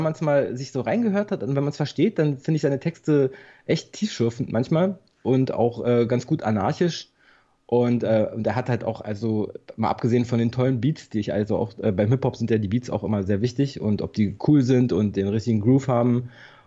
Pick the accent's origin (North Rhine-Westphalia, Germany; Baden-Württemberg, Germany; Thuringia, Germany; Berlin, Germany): Berlin, Germany; Berliner immer